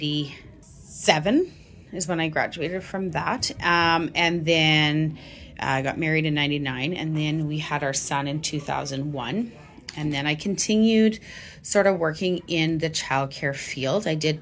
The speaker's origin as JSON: {"language": "English", "town": "Stonewall", "region": "Manitoba", "country": "Canada", "lives_now": "Portage la Prairie, Canada", "said": "Nope, I'm actually originally from Stonewall. Yeah, and then I met my husband, and we moved here when my youngest son was about 9 months old."}